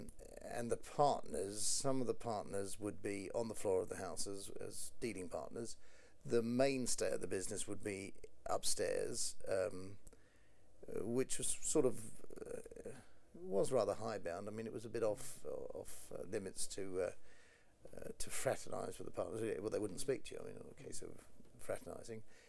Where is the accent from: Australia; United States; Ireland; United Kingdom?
United Kingdom; West Ham, London; born there; also born or lived in Uxbridge; I was born in West Ham in 1937.